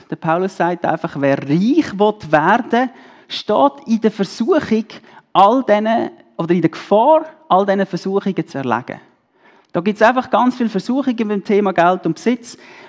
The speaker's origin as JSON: {"language": "German", "country": "Switzerland", "said": "Darum sind wir Schweizer die zufriedenste Nation der ganzen Welt."}